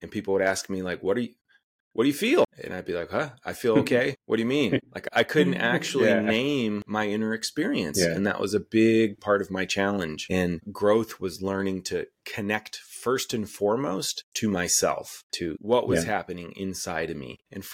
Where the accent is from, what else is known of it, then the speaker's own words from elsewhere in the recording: Midwest, United States; I was lower middle class, white man, growing up in Midwestern America in the 80s and 90s.